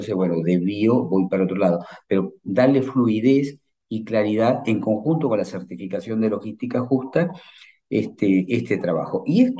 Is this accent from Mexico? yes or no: no; Argentina; yo soy argentino